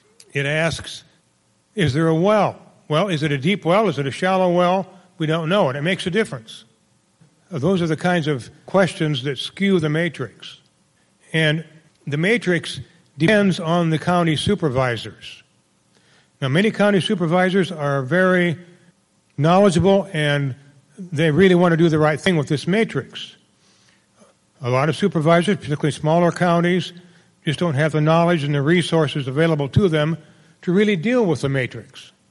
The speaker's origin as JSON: {"language": "English", "town": "Cedar Rapids", "region": "Iowa", "country": "United States", "said": "I'm an attorney from Cedar Rapids"}